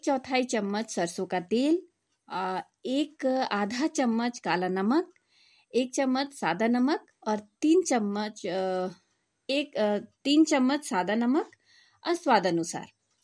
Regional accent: Lohardaga, Jharkhand, India; और मैं लोहरदगा जिला के रहने वाली हूँ।

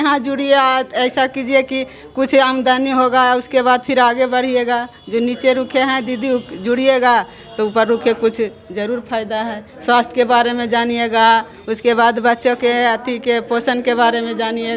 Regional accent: Patna, Bihar, India; मैं पटना के रहने वाली हूँ और 11 समूह देखती हूँ और सीएम के काम करती हूँ।

